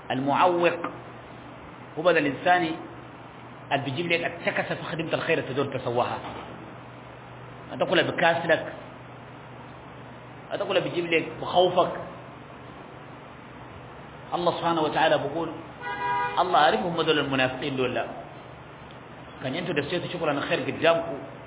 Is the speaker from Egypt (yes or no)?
no; Borno, Nigeria; هنين في بلادنا نيجيريا وفي برنو هنين